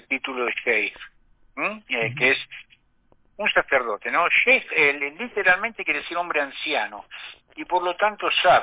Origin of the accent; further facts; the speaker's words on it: Buenos Aires, Argentina; Soy argentino, porteño, hijo de una tucumana y de un porteño. Nací en el año 1958 y soy nieto de una italiana proveniente de Génova y de un árabe sirio proveniente de las montañas de una ciudad llamada Musiaf